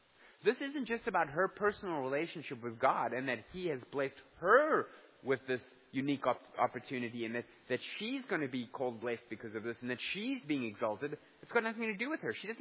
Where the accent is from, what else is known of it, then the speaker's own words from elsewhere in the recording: Pretoria, Gauteng, South Africa; also born or lived in Durban; You know, when I lived in Pretoria, I grew up in Pretoria, and it rains in the summer.